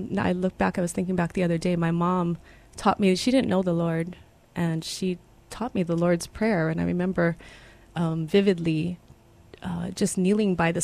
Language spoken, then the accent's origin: English; Honolulu, Hawaii, United States; Well, I grew up in Hawaii Kai, and I went to MidPac, graduated in 86